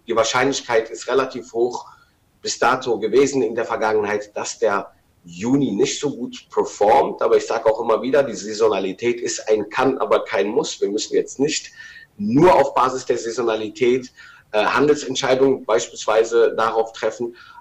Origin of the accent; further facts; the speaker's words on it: Rhineland, Germany; für mich als Rheinländer